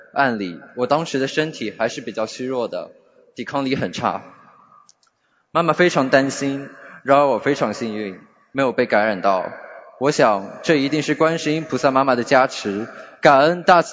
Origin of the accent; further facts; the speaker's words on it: Shanghai, China; 大家好，我是来自上海的